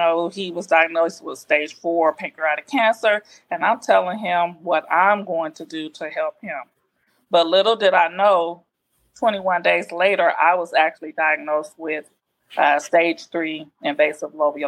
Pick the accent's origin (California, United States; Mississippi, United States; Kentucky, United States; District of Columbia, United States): California, United States; Los Angeles; moved away as an adult; now in Arizona, United States; I'm 47 years old. I grew up in Los Angeles with my parents and my older sister and my twin younger brothers. I relocated to Arizona about 21 years ago.